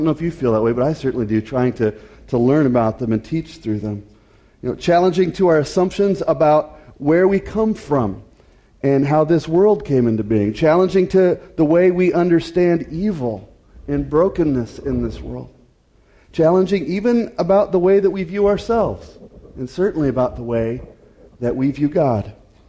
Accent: Denver, Colorado, United States; I'm from Denver.

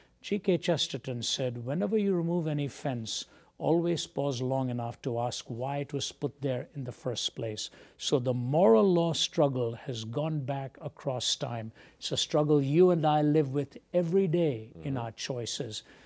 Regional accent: India; For example, I come from India, where traffic is the topic of songs.

